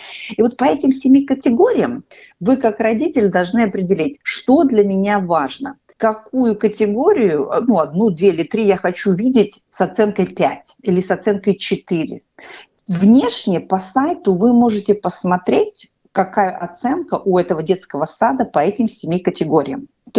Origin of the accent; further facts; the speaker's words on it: Russia; now in Australia; вот когда мы выросли в России